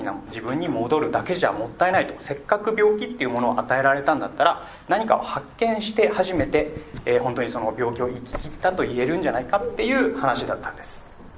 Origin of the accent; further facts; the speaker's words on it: Aichi, Japan; born there; で愛知県生まれです。